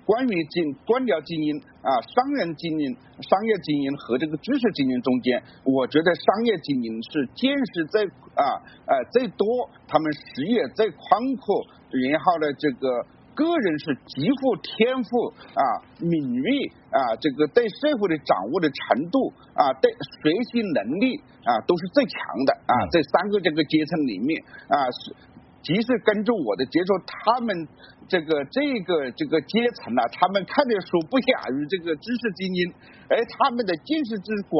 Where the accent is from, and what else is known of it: China